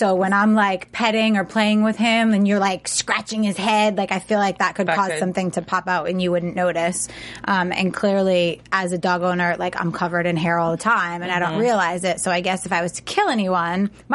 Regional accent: East Coast, United States; I'm from the East Coast, and we didn't even have dog parks until a couple years ago.

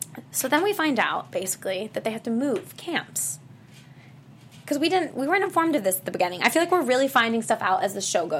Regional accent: Ohio, United States; So, like, I know growing up in Ohio, like, on really humid days

